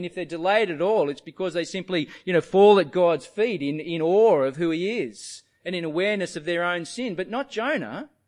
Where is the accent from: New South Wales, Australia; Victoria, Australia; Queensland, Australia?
New South Wales, Australia; I come originally from New South Wales